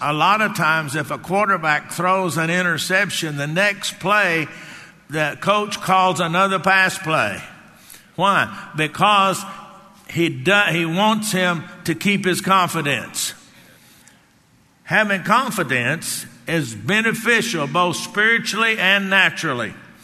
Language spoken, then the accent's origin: English; Texas, United States; I'm being from Texas. I know a little bit about riding horses.